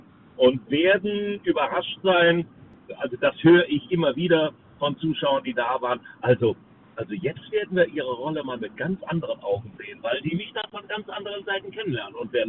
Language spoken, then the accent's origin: German; Rhineland, Germany; accent: Rhenish; dem Rheinland gebürtig, auch wenn meine Eltern fluchtbedingt, also nicht aus dem Rheinland kommen. Aber ich bin im Rheinland geboren und dann wächst man natürlich auch mit dem rheinischen Dialekt auf.